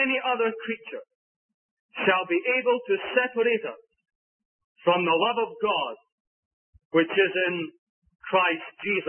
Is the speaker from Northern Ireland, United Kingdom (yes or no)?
no; Scotland, United Kingdom; not that I have created because I'm a Scotsman